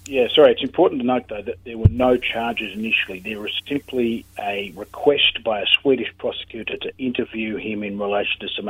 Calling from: Hobart, Tasmania, Australia; I'm calling you from Hobart, Tasmania, Australia.

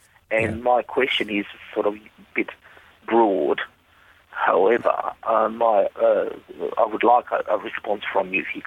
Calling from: Sydney, New South Wales, Australia; I'm calling from Sydney. It's Saturday morning here in Sydney.

